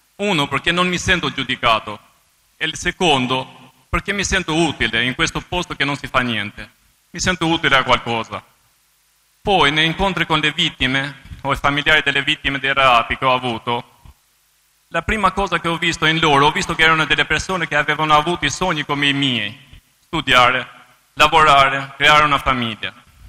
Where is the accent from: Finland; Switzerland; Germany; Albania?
Albania; Italian is a second language; moved away as an adult; now in Italy; sono arrivato in Italia dall'Albania nel 1996.